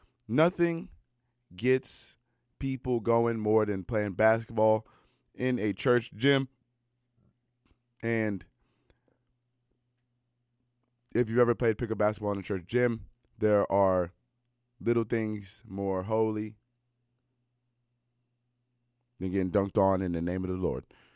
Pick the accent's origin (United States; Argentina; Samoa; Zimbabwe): United States; now in Canada; You know, I'm American. While we're here in Canada, these things will, you know, certainly affect all of us.